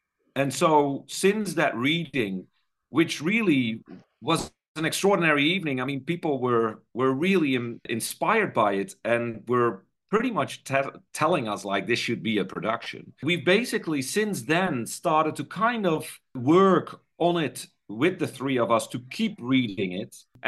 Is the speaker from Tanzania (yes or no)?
no; Netherlands; English is a second language; because I read the book back in the Netherlands. I'm from the Netherlands.